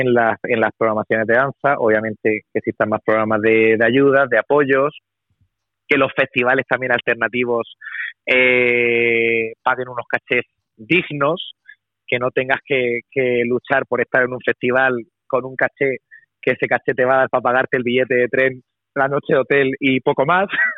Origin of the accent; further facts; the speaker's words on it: Region of Murcia, Spain; en mi tierra, en la región de Murcia, pues es muy complejo, la verdad.